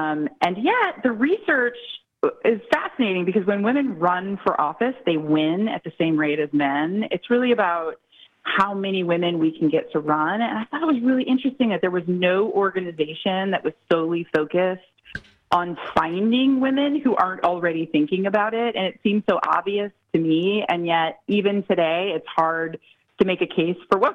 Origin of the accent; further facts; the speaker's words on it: Missouri, United States; but my home state's Missouri.